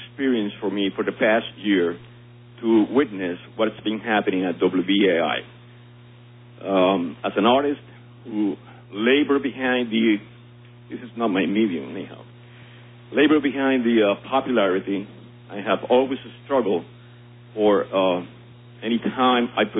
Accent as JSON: {"language": "English", "country": "Cuba", "lives_now": "United States", "said": "My background, I'm from Cuba. I am a Cuban American or an American, as we like to say."}